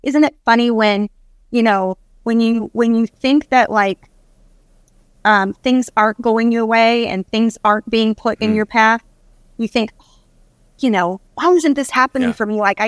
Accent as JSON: {"language": "English", "town": "Hollywood", "region": "California", "country": "United States", "tie": "born or raised there", "said": "Like my childhood growing up in Hollywood"}